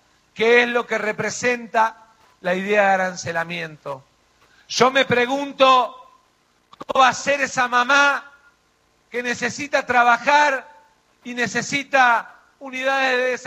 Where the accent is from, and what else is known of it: Argentina